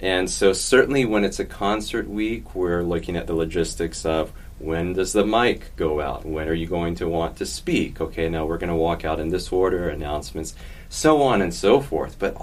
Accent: Temple, Texas, United States; also born or lived in Chicago; I say this all the time because apart from my hometown, Temple, Texas, I lived in Chicago the longest time. I was here for 7 years as a student in Chicago.

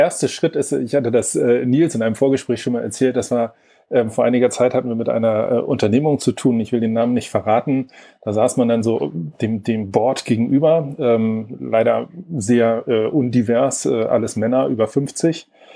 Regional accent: Lübeck, Schleswig-Holstein, Germany; Ursprünglich komme ich aus Lübeck, Also wirklich sehr norddeutsch unterwegs.

